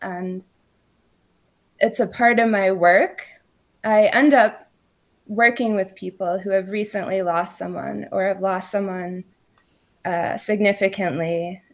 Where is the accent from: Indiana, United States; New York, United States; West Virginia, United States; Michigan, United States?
New York, United States; I ended up meeting this whole group of artists and really interesting people that lived where I grew up in Long Island.